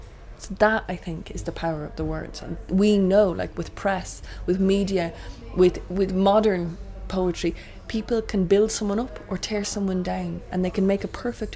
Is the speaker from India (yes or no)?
no; Dublin, Leinster, Ireland; now in Galway, Ireland; I'm from Dublin, but I live in Galway on the west coast of Ireland.